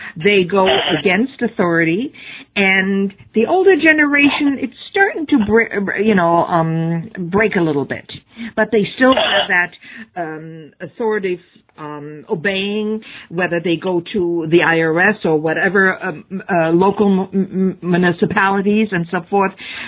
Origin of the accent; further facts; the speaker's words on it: Fulda, Hesse, Germany; I grew up in Fulda, which is between Frankfurt and Kassel.